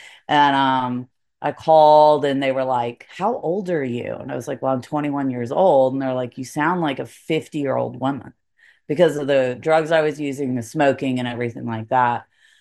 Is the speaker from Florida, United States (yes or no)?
no; Asheville, North Carolina, United States; also born or lived in Anchorage, Alaska; I was born in Anchorage, Alaska, but my family is from Asheville, North Carolina. My dad was in the military. We traveled around for a little bit and then we went back to Asheville, North Carolina. I grew up there.